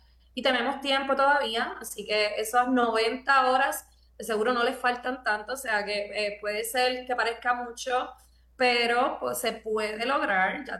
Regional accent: Puerto Rico; sabemos que todos nosotros como puertorriqueños, pero también como profesionales, hemos pasado momentos muy difíciles

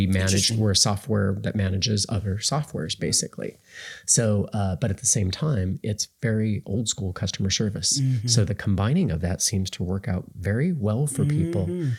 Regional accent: Santa Cruz, California, United States; I grew up in Santa Cruz in Monterey in California.

